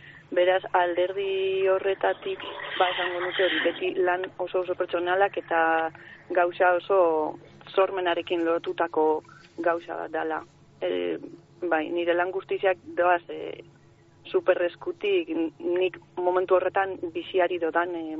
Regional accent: Barakaldo, Basque Country, Spain; born there; ni jaio nintzen Barakaldon.

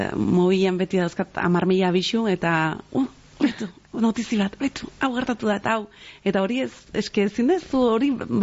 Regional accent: Basque Country, Spain; ni Gipuzkoarra naiz, oso Real zalea, euskera desberdina

